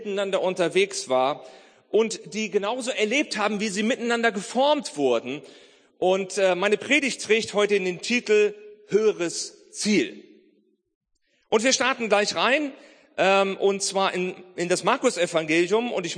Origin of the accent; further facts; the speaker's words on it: Celle, Lower Saxony, Germany; aber in meiner Teenagerzeit habe ich in Celle gelebt, ja, das ist meine Geburtsstadt, ja, wo ich also herstamme, Celle in der Südheide.